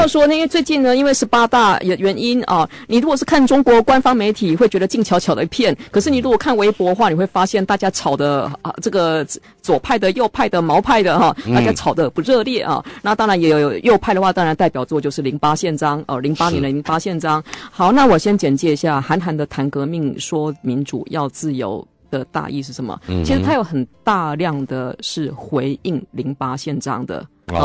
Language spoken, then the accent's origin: Chinese; Taiwan; 因为我们台湾人没有被共产党统治过，所以会对韩三篇这三个字有词有点陌生。